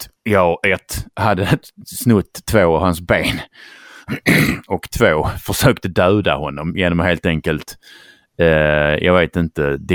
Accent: Skåne, Sweden; Eftersom jag är skåning så är det ny för

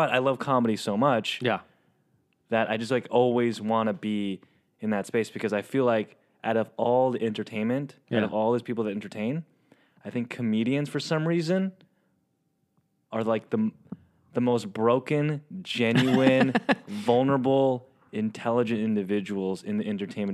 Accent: San Diego, California, United States; No, I'm from San Diego.

